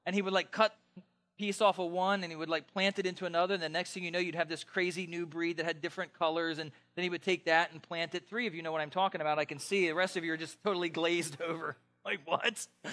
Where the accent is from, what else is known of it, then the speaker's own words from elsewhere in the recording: East Coast, United States; accent: East Coast; You'll have to just deal with my East Coast accent.